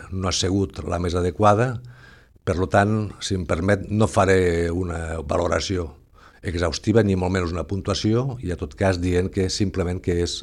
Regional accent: L'Ametlla de Mar, Catalonia, Spain; soc nascut aquí a l'Ametlla de Mar i la major part de la meva vida ha transcorregut aquí, al poble.

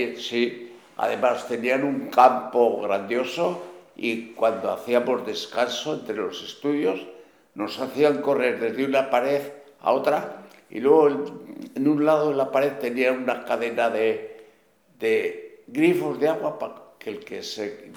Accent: Valladolid, Castile and León, Spain; moved away as an adult; also born or lived in Madrid; now in Barcelona, Spain; Yo soy nacido en Valladolid.

